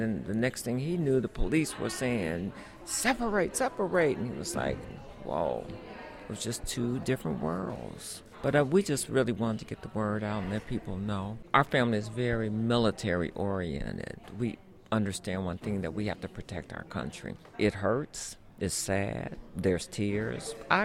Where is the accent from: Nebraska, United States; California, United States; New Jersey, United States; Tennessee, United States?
Tennessee, United States; Memphis; I'm from Memphis, Tennessee.